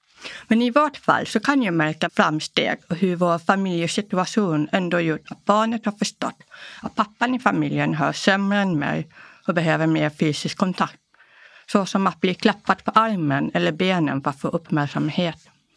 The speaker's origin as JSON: {"language": "Swedish", "country": "Sweden", "tie": "born or raised there", "first_language": "Polish", "said": "Så jag växte upp i Sverige med polska som hemspråk och svensk teckenspråk parallellt med skriven svenska och tal i skolan."}